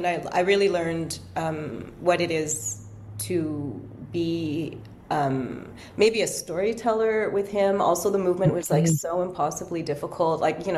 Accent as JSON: {"language": "English", "country": "Canada", "said": "like, wow, I'm so Canadian, right?"}